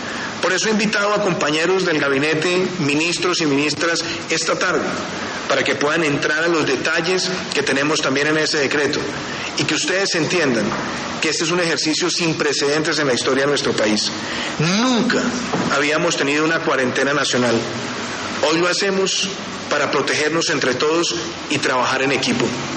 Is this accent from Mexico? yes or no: no; Colombia; Estamos todos unidos como colombianos en el propósito de enfrentar esta pandemia.